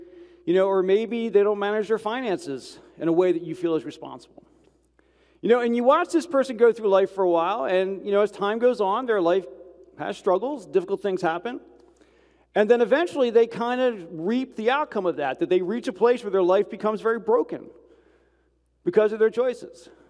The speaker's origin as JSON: {"language": "English", "region": "New Jersey", "country": "United States", "tie": "born or raised there", "said": "I grew up in a in New Jersey, but it was a Southern Baptist church. It was Southern New Jersey"}